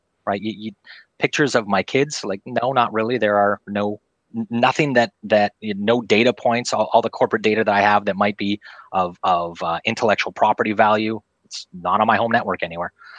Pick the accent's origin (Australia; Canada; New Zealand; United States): Canada; I'm Canadian for everybody, just in case.